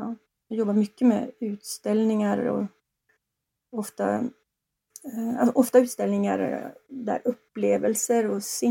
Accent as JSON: {"language": "Swedish", "town": "Trollhättan", "region": "Västra Götaland County", "country": "Sweden", "tie": "born or raised there", "said": "Jag växte upp i Trollhättan. Det ligger 7 mil norr om Göteborg och jag bodde med min farmor och farfar i ett litet hus där i utkanten av stan."}